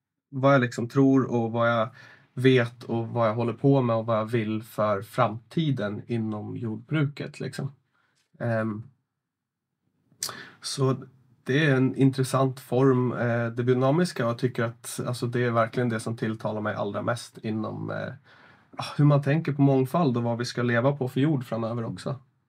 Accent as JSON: {"language": "Swedish", "town": "Järna", "region": "Stockholm County", "country": "Sweden", "tie": "born or raised there", "said": "jag är uppväxt här i Järna. Mina föräldrar har haft drivit biodynamiskt jordbruk när jag var liten."}